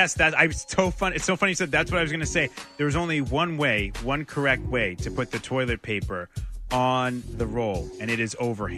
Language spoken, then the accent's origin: English; Lynn, Massachusetts, United States; You know, I'm from Lynn, proud to be from Lynn.